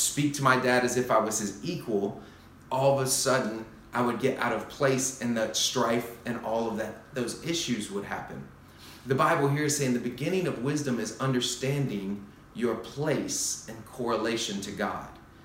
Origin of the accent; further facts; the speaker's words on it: the South, United States; And I was raised in the South of the U.S., very similar to that.